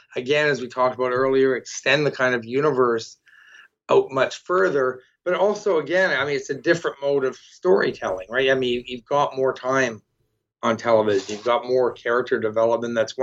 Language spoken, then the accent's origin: English; Toronto, Ontario, Canada; I'm from Toronto